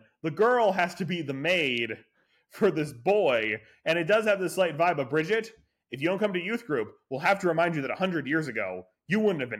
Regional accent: Midwest, United States; It's definitely the Midwest, but you and I grew up in the Midwest

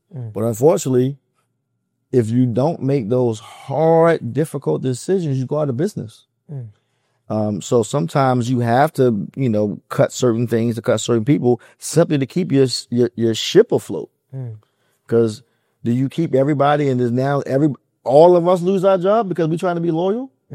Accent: Baltimore, Maryland, United States; I remember when he first, because I'm from East Baltimore, he's from East Baltimore.

